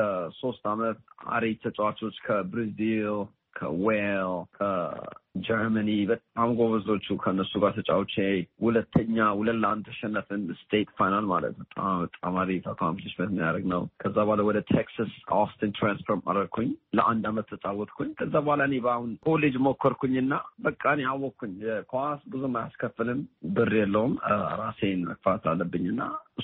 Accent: Addis Ababa, Ethiopia; also born or lived in Arba Minch; now in United States; ያደኩት የተወለድኩት ቦታው አርባ ምንጭ ነው። ከአርባ ምንጭ ወደ አዲስ አበባ 7 ወይ 6 ወደዛ መጠንና ከአዲስ አበባ እዛ ነው በቃ ያደግኩት። ብዙ ትምህርት ቤት የሄድኩት እዛ አካባቢ ነው። እና … ከአዲስ አበባ እና ከአርባ ምንጭ።

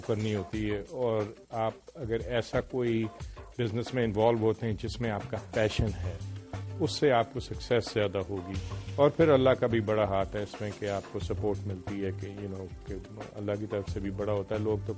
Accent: Pakistan; but may be it wasn't کہ ہم پاکستانی ہیں

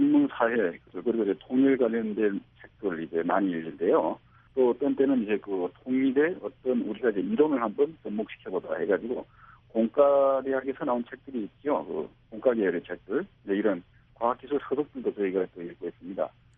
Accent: North Korea; now in South Korea; 저는 이제 아무래도 이제 그 북한에서 저도 이제 왔으니까 북한에서 내려온 사람 출신들로서

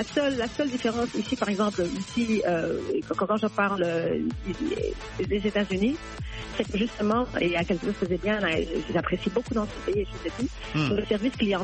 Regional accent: DR Congo; Je suis congolaise

